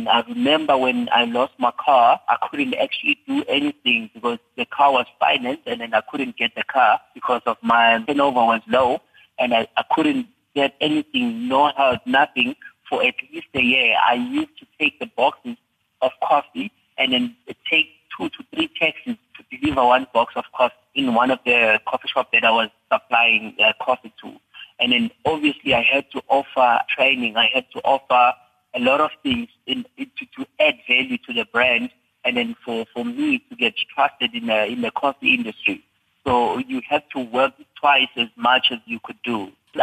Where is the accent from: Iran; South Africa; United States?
South Africa; Inkandla, KwaZulu-Natal; born there; I was born in Inkandla.